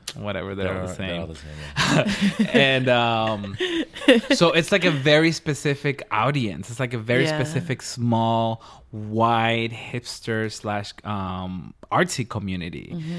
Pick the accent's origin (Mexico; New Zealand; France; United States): Mexico; Juárez, Chihuahua; I'm from Juarez.